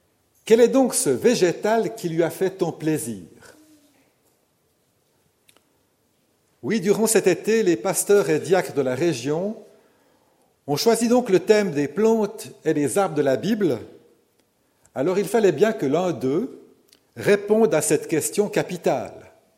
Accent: Vaud, Switzerland; je suis vaudois moi-même

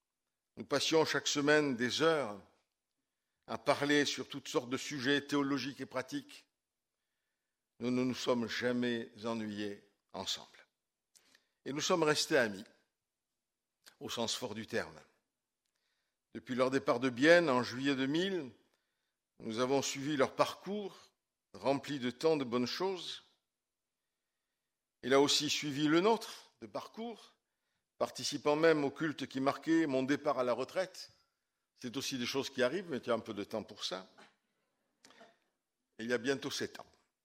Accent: Nîmes, Occitanie, France; accent: Nîmes; now in Switzerland; Mon accent est de Nîmes, mais ça fait plus de 40 ans que je suis en Suisse

